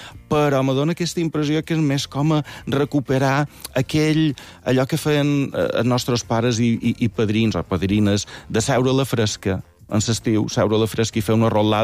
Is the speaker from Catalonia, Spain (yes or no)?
no; Santanyí, Balearic Islands, Spain; Jo vaig en el meu poble de socialitzar. La gent de Santanyí, un temps anaves a la plaça i trobaves gent de Santanyí.